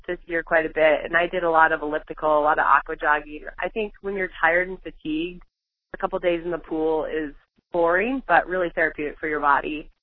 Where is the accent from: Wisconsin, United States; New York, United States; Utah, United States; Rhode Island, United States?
New York, United States; New York City; born there; that was really special to me because I was born in New York City, and it was just like a full circle moment for me coming back